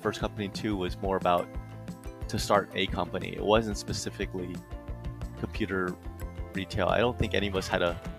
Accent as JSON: {"language": "English", "region": "Maryland", "country": "United States", "tie": "born or raised there", "said": "When I was growing up in Maryland, there weren't many Asian people in my elementary school."}